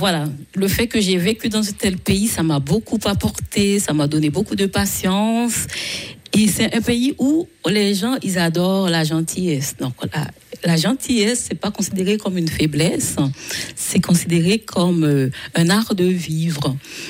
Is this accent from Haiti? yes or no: yes; Haiti; Oui, c'est vrai que j'ai grandi en Haïti et j'en suis très fière.